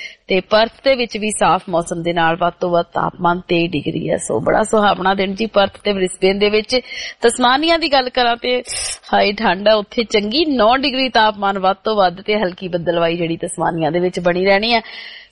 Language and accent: Punjabi; Punjab, India; moved away; ਲੱਗਦਾ ਅਸੀਂ ਸਾਰੇ ਉਡਾਰੀਆਂ ਮਾਰ ਕੇ ਇੱਕ ਵਾਰੀ ਪੰਜਾਬ ਜਾ ਆਉਂਦੇ ਹਾਂ, ਤੇ ਉਹ ਵਾਲੇ ਦਿਨ ਯਾਦ ਕਰਕੇ ਆਉਂਦੇ ਹਾਂ ਜਦੋਂ ਸਾਡੇ ਬਚਪਨ ਦੇ ਵਿੱਚ ਅਸੀਂ ਉਹ ਤਿਉਹਾਰ ਕਿੱਦਾਂ ਮਨਾਉਂਦੇ ਹੁੰਦੇ ਸੀਗੇ